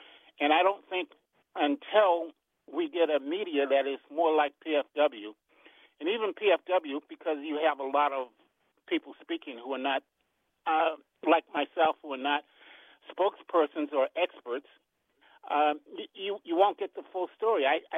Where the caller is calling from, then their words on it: Upper Marlboro, Maryland, United States; from Upper Marlboro, Maryland.